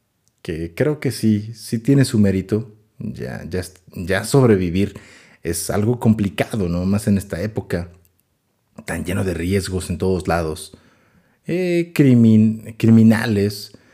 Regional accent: Tula, Hidalgo, Mexico; hace poco vi una noticia por aquí cerca de donde vivo. Ya les dije, soy de Tula.

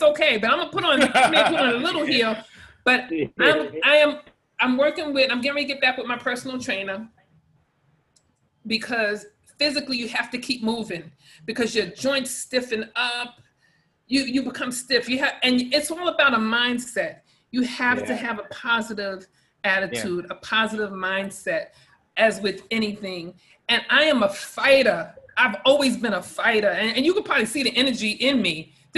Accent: Queens, New York, United States; You know, I was up in the Bronx where the people are fresh. I was from Queens.

